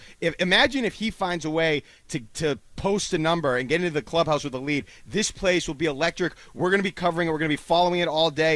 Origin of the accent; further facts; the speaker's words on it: Boston, Massachusetts, United States; a stacked leaderboard here in my hometown, you know, our hometown in Boston.